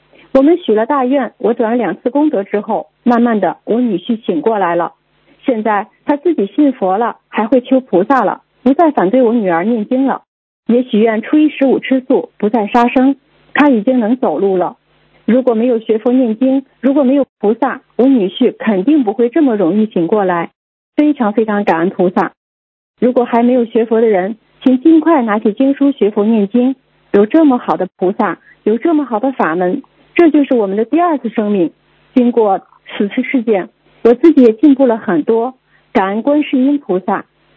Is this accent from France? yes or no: yes; France; 我是一位来自法国的70多岁的师兄